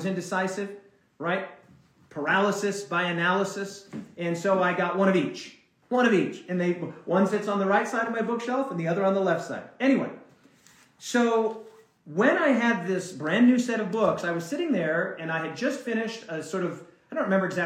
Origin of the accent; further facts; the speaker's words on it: Cheyenne, Wyoming, United States; born there; Well, I was born in Cheyenne, Wyoming.